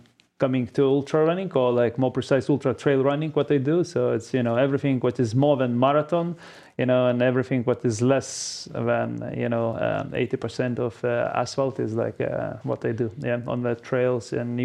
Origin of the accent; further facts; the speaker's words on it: Lithuania; I'm from Lithuania, so we don't have a mountain.